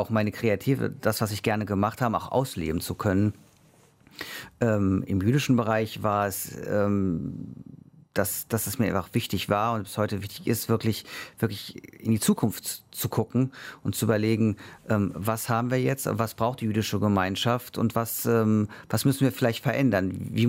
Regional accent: Düsseldorf, North Rhine-Westphalia, Germany; born there; also alle 3 Kinder sind wir in Düsseldorf geboren. Wir haben direkt einen deutschen Ausweis bekommen. Wir hätten auch einen israelischen Pass haben können.

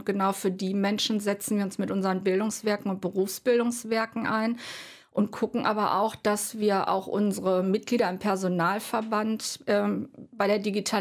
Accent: North Rhine-Westphalia, Germany; ich komme selber aus dem Ruhrgebiet

